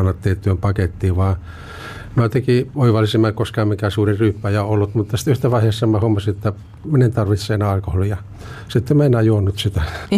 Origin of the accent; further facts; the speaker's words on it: Posio, Lapland, Finland; sitten Posiolla, jossa olin kotoisin